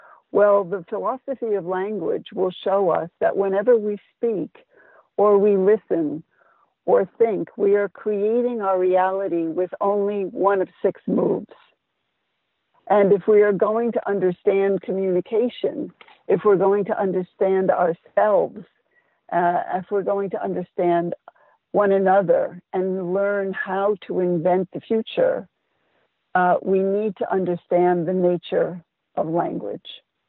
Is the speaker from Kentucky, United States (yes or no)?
no; New York, United States; And I grew up in New York, I think as you are a New Yorker.